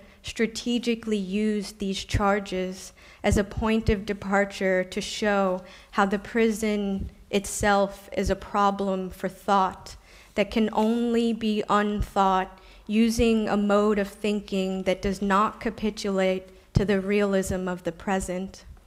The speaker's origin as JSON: {"language": "English", "country": "United States", "said": "was topical because I'm from the United States. We are the largest per capita incarcerator in the world."}